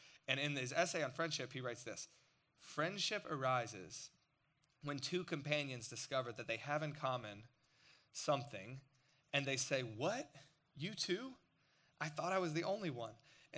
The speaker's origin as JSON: {"language": "English", "town": "Chesapeake", "region": "Virginia", "country": "United States", "tie": "born or raised there", "said": "So we moved from Chesapeake, which is near Norfolk or the coast of Virginia, to Richmond."}